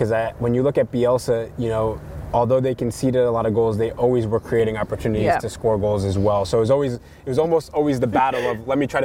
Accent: United States; I mean, I think as an American, you have to earn your respect wherever you go.

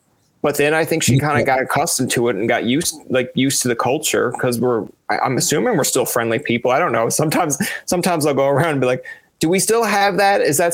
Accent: Newfoundland and Labrador, Canada; now in Ottawa, Canada; I came from Newfoundland to Ottawa to go to school.

